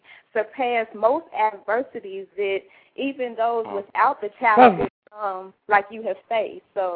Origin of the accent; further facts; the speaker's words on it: Chicago, Illinois, United States; I'm from Chicago.